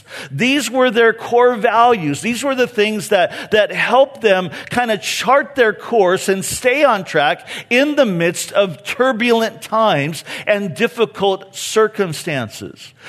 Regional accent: California, United States; now in Vista, United States; You see, I grew up in Orange County, and all the streets up there pretty much are just straight streets that go either north, south, east, and west. But here, it's a little bit different.

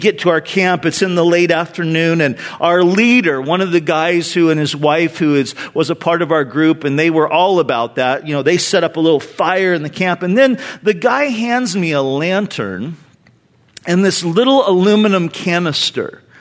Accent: California, United States; Now, you got to understand, I was a city boy. I grew up in Orange County. I was a beach bum.

